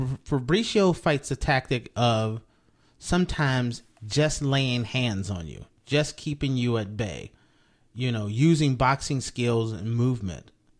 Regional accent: Cleveland, Ohio, United States; I'm from Cleveland, and I support him a lot.

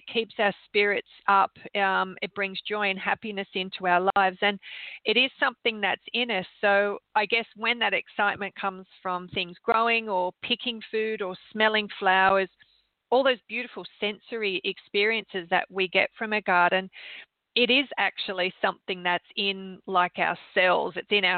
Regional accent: Sydney, New South Wales, Australia; Well, I grew up in Sydney, in suburban Sydney. We live near the beach, so I spend a lot of time at the beach.

